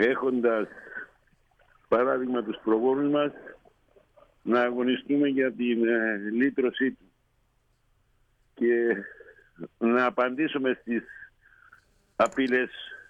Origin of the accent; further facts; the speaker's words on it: Cyprus; στην πατρίδα μου, την ιδιαίτερη πατρίδα μου, την Κύπρο